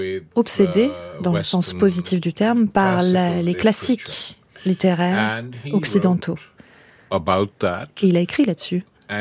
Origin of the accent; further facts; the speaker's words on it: Lahore, Punjab, Pakistan; Je suis né à Lahore. J'y ai passé les plus belles années de ma vie. Lahore, qui est ensuite devenue une ville pakistanaise, et sur ce domaine familial.